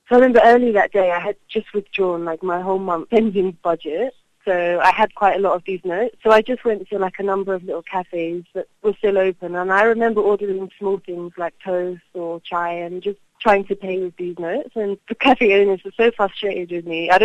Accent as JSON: {"language": "English", "country": "United Kingdom", "said": "I'm British national and I've last year just with my backpack. I landed in Mumbai"}